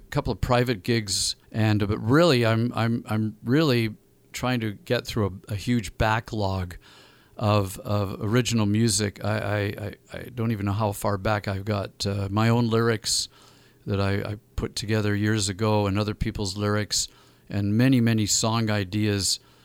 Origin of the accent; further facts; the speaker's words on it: Kincardine, Ontario, Canada; also born or lived in England; I'm not actually born in Kincardine, but this is my hometown.